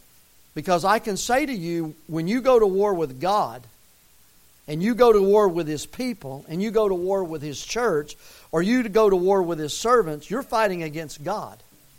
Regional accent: Tennessee, United States; born there; now in Missouri, United States; I'm glad I'm an American, born in Tennessee. And I'm living in Missouri. I like them both.

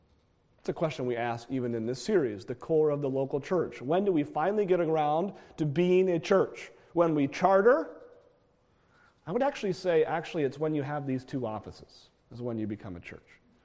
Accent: New England, United States; I grew up in New England. Maybe I like them more. They got some pretty churches in New England.

